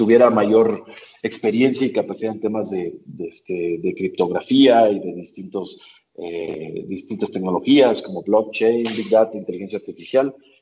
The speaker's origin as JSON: {"language": "Spanish", "town": "Monterrey", "region": "Nuevo León", "country": "Mexico", "tie": "born there", "lives_now": "Mexico City, Mexico", "said": "principalmente en uno de Monterrey, donde prácticamente nací, y luego que me vine a la Ciudad de México"}